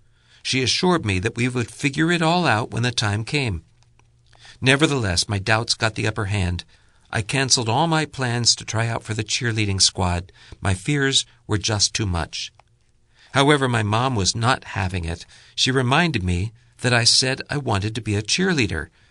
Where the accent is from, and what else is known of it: Salt Lake City, Utah, United States; born or raised there